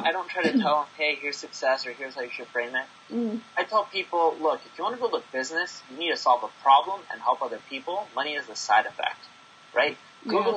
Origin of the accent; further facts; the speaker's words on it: California, United States; now in Las Vegas, United States; I now live in Las Vegas. I've moved around quite a bit. As a kid, when I was growing up in Orange County